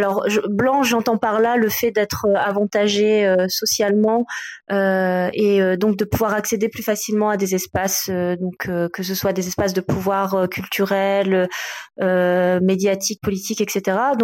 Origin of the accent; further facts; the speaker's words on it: northern France, France; also born or lived in South Korea; je suis née en 1982 en Corée du Sud. J'ai été adoptée à l'âge de 10 mois en France, dans le nord de la France.